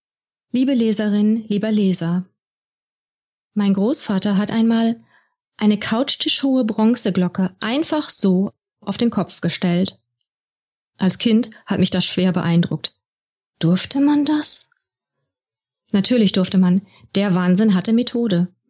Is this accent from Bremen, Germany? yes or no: yes; Bremerhaven, Bremen, Germany; born there; Ich bin in Bremerhaven geboren, also quasi an der Nordseeküste.